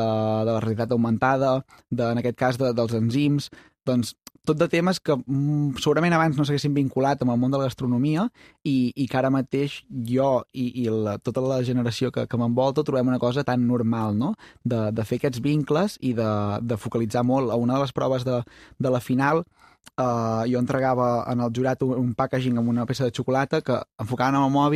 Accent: Vic, Catalonia, Spain; Soc de Vic, t'ho recordo.

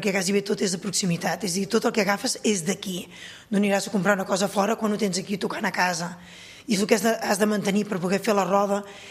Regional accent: Ardèvol, Catalonia, Spain; Llavors soc d'Ardèvol de Pinós, soc filla de Pinós

